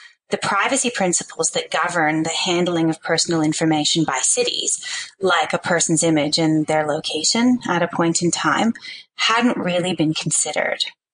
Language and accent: English; Canada; now in Australia; I'm an expat Canadian. I'm actually a Canalian. I've been a proud citizen of both Canada and Australia for quite some time now.